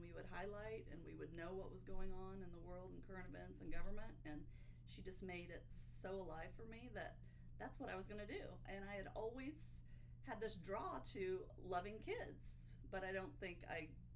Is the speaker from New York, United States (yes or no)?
no; Tulsa, Oklahoma, United States; also born or lived in Jenks, Oklahoma; I grew up in Tulsa, Oklahoma. Born in Tulsa, grew up a little bit rural until my parents divorced when I was about 5 or 6 years of age, and came into the South Tulsa area known as Jenx, Oklahoma.